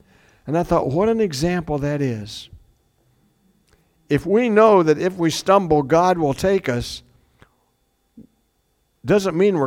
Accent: Iowa, United States; Well, you know, I told you I grew up in Iowa

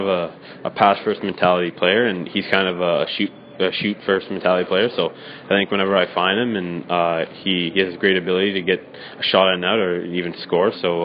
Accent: Toronto, Ontario, Canada; born there; also born or lived in Mississippi, United States / Flint, United States / Oklahoma, United States / Orlando, United States; We moved from, I was born in Toronto, moved to Mississippi, moved to Flint, Oklahoma, Orlando, Jacksonville, then back to Orlando. So, and then we ended up moving back to Toronto for my hockey.

